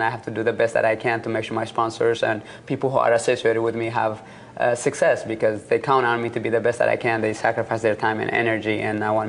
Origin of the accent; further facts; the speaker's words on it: Eritrea; when you look back to your upbringing, Eritrea, where I was born in Eritrea, people don't have electricity, don't have lights.